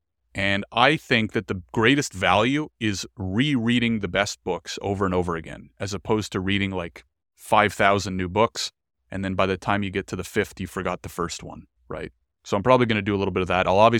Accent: Canada; but I am Jewish and I've had a very privileged life in Canada, growing up in Canada

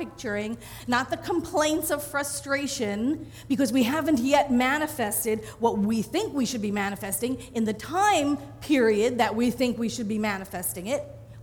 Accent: Staten Island, New York, United States; I lived on Staten Island. I grew up on Staten Island.

